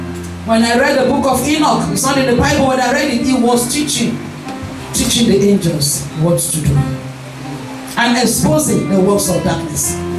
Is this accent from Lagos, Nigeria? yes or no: no; Edo, Nigeria; I'm from Edo State. I know hear my language.